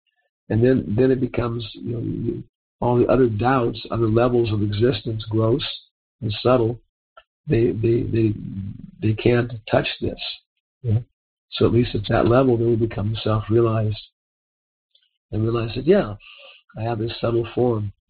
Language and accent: English; California, United States; also born or lived in Guam; I was born on Guam, but I think the stork, kind of like my mother was from Kansas, you know, but I think the stork was kind of confused. And so, my littlest childhood in California